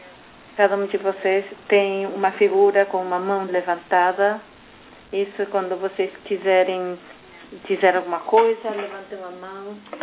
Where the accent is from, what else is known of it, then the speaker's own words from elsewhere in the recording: Brazil; Eu sou do Brasil.